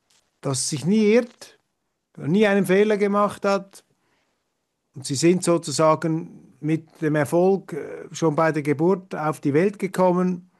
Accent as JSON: {"language": "German", "town": "Kloten", "region": "Zurich", "country": "Switzerland", "said": "ich komme aus Kloten"}